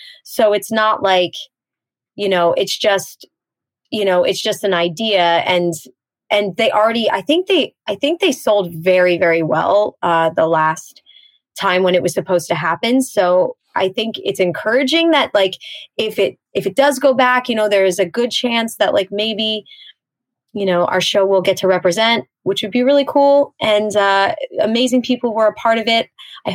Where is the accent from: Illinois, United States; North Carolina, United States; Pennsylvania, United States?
Pennsylvania, United States; So even though I am from Pennsylvania and I really did grow up in Pennsylvania, I do feel the influence of Jersey often, just because my parents were from Jersey and all of that.